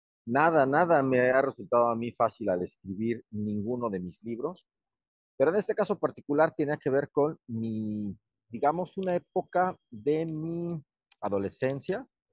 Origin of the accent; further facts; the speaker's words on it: Mexico; soy un escritor mexicano